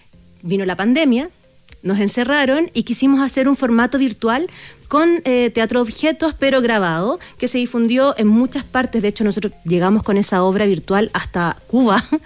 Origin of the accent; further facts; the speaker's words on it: La Serena, Coquimbo, Chile; yo soy de la cuarta región, somos de La Serena, y mi familia pasó por Los Vilos mientras mi abuelo construía la línea del tren.